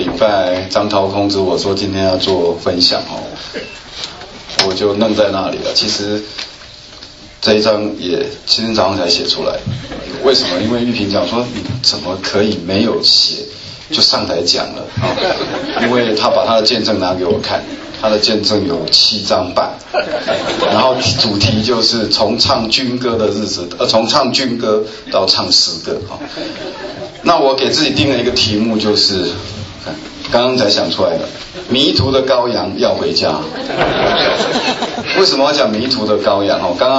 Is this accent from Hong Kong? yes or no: no; Tainan, Taiwan; 为我住的是台南哈，我们台南比较好的男生就是台南一中哦，像台北市就建国中学哈，我是来自台湾哈。那所以我妈妈就把我送到台南市的一所私立中学，叫长荣中学。